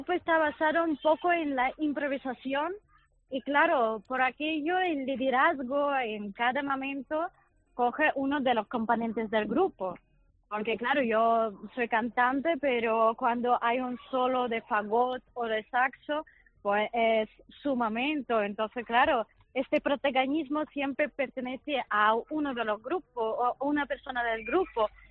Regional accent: Russia; También yo soy rusa, entonces para mí este repertorio es un poquito más conocido.

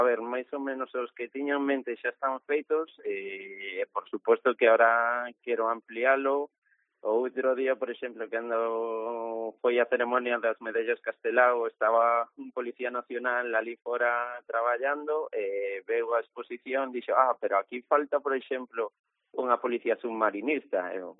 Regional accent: Cambados, Galicia, Spain; eu partía sempre dende Cambados, que é o meu pobo

